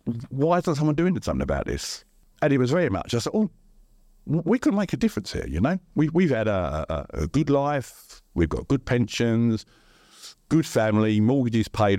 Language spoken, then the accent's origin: English; London, United Kingdom; I come from the East End of London